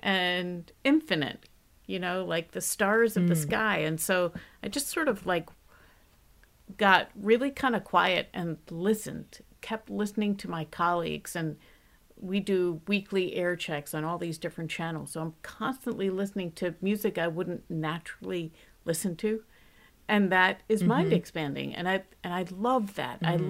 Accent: New Jersey, United States; Do you know, growing up in New Jersey, you know, it's hard not to have listened to WNEW, WPLJ, all of these stations coming up

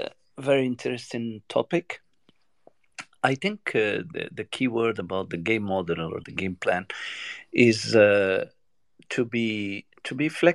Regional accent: Morocco; I'm from Morocco.

